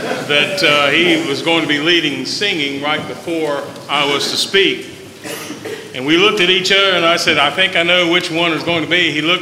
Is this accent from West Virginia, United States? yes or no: yes; West Virginia, United States; I grew up in West Virginia, so Pittsburgh wasn't very far away.